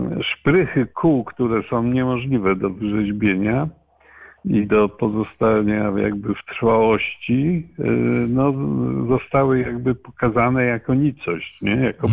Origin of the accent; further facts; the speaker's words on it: Poznań, Greater Poland Voivodeship, Poland; bo wychowałem się na Łazarzu Poznańskim